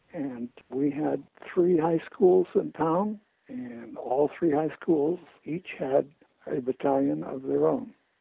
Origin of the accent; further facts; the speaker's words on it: Sacramento, California, United States; also born or lived in Yreka, California / Redding, California; I was born in Yreka, California, which is about as close as you can get to Oregon without being there. I was raised partially in Redding, and the rest of the time was in Sacramento.